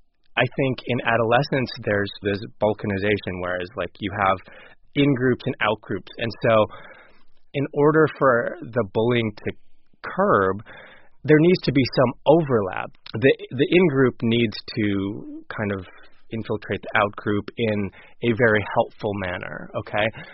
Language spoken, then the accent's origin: English; North Dakota, United States; moved away; I was raised in North Dakota and I understood, you know, early on that I was different.